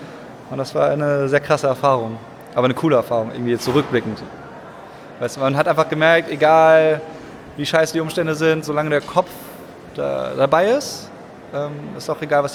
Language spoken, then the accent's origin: German; Hamburg, Germany; Also weil ich komme aus Hamburg, da gibt es keine Berge.